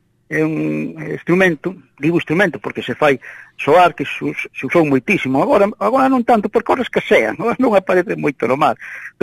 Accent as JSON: {"language": "Galician", "region": "Galicia", "country": "Spain", "said": "sobre todo de onde son eu, da Costa da Morte."}